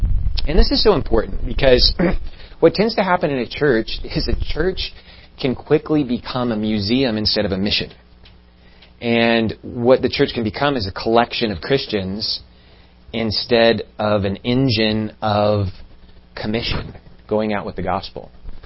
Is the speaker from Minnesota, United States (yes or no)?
no; Iowa, United States; And because I grew up in Iowa and it was the only sports that were around us